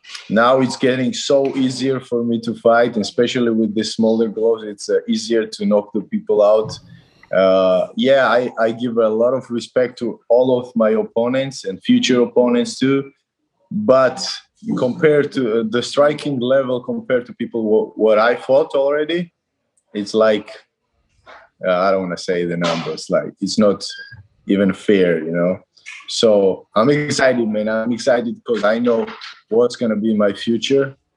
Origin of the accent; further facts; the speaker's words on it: Georgia; English is a second language; In general, I'm from the Eastern Europe country, Georgia, is from the Sheni Dedashev country.